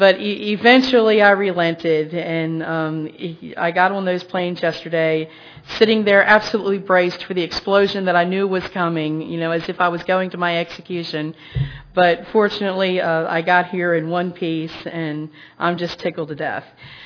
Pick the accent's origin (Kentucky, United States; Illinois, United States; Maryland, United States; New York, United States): Maryland, United States; I called a friendly pastor that I knew from my hometown in Maryland